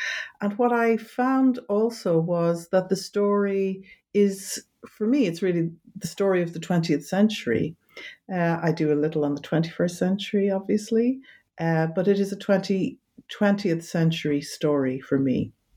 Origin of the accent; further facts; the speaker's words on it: Ireland; and originally I'm from Ireland.